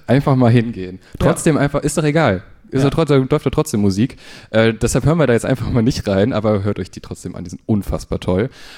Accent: Neuss, North Rhine-Westphalia, Germany; Und zwar Düsseldorf, neben meiner Heimatstadt. Neues.

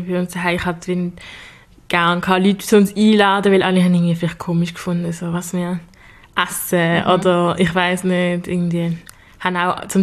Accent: Basel, Basel-Stadt, Switzerland; ich bin 18, ich komme auch aus Basel und bin Schülerin am Gym Leonard.

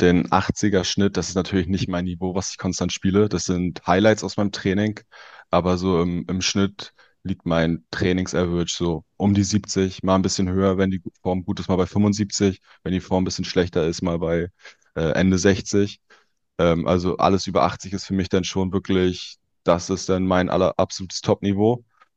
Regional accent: Güstrow, Mecklenburg-Vorpommern, Germany; Also tatsächlich habe ich in Güstrow, da wo ich herkomme

